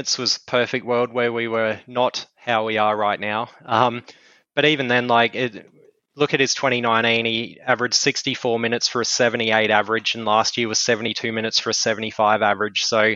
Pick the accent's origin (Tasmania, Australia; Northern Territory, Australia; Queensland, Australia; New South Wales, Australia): Queensland, Australia; Like a fine wine, mate, and it hurts me to say that as a Queenslander, but he's lovable.